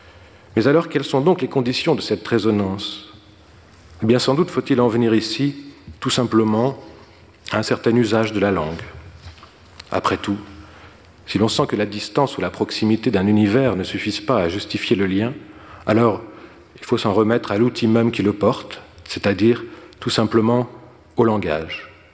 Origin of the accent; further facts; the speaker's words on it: Brittany, France; born there; Par exemple, je suis né en Bretagne et je suis sensible aux univers de brume et de landes.